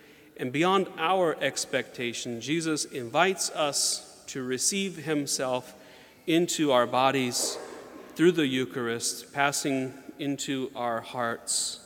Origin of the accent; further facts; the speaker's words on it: Georgia, United States; when I was a boy, I used to love to climb trees growing up in Georgia.